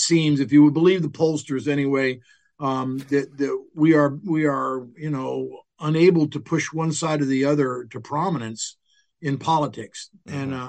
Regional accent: Tampa, Florida, United States; also born or lived in Alabama; I was born in Alabama, en route to Florida. But my home has been Tampa since I've been about 3 or 4 days old. This has been my home base.

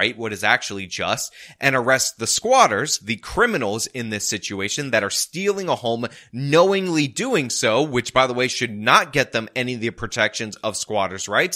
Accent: New York, United States; And believe me, as somebody who has to pay electric bills to the same company, being a New Yorker, I'm telling you, that is billed monthly.

